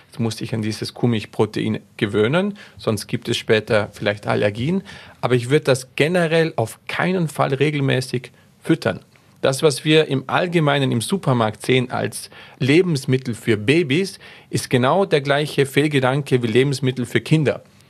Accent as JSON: {"language": "German", "country": "Austria", "said": "Es gibt zum Beispiel bei uns in Österreich, weiß ich, in Wien gibt es eine Milchbank."}